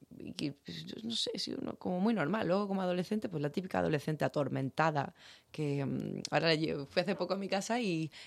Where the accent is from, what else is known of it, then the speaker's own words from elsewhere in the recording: Sweden; now in Spain; Sí, yo soy originariamente, yo nací en Geleftio, que es una ciudad, bueno, soy de un pueblo que se llama Bureo, que pertenece a Geleftio, que es una ciudad que está al norte de Suecia, y nací allí, pero mi padre es cordobés y sevillano